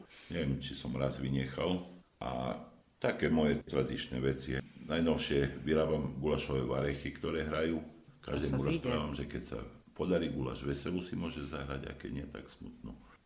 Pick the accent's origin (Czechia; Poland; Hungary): Poland; U nás v Poľsku a u nás napríklad, hej, že podobné také kultúra stravovania.